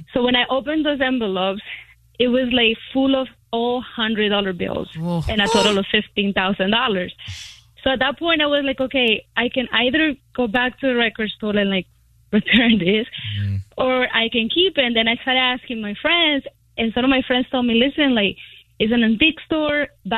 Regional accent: Colombia; I'm from another country, I'm from Colombia

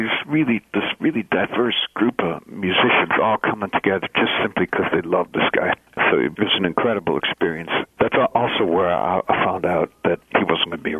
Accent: Detroit, Michigan, United States; to me it was very much the same thing that I grew up listening to in Detroit, which is this rock and roll that's rooted in R&B.

